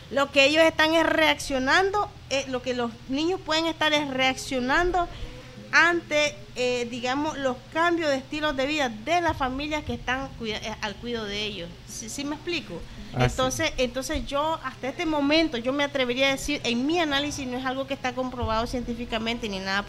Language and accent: Spanish; Nicaragua; No, como nicaragüense, lo que se hace es que se consume la gaseosa que está a la vuelta de la esquina